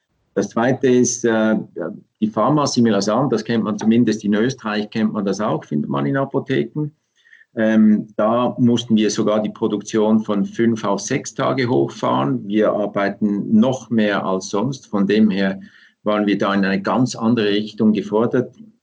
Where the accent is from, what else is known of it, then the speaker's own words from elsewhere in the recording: Switzerland; bei uns in der Schweiz